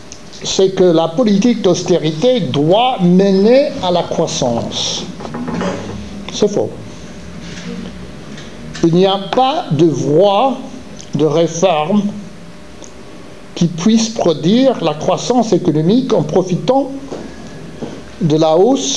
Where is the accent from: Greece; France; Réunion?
Greece; Je viens de Grèce